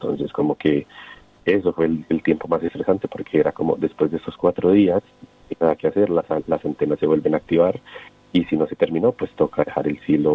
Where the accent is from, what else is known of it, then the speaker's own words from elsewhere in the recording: Colombia; nos preguntan que si nos conocemos desde Colombia